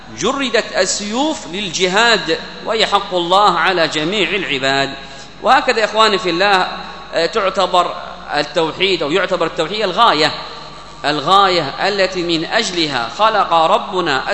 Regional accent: Hadhramaut, Yemen; هذا يقرره الصوفية في عندنا في حضرموت،

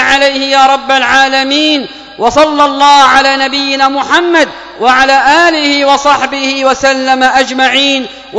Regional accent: Yemen; اللهم ادفع عن بلادنا اليمن الفتن وسائر البلايا والمحن.

